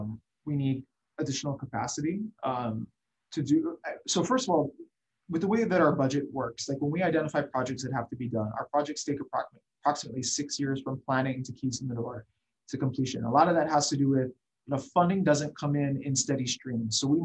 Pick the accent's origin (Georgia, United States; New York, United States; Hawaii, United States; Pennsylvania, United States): Hawaii, United States; Kailua; I grew up in Kailua.